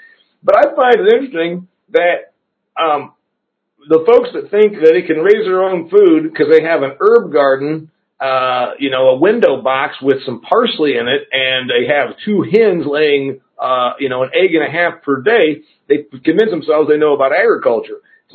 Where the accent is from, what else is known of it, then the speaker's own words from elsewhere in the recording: Indiana, United States; I'm going back to my home state of Indiana.